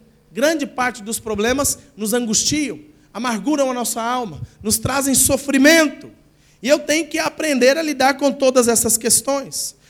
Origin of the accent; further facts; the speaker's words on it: São Paulo, Brazil; E eu, como paulista, não sei me imitar.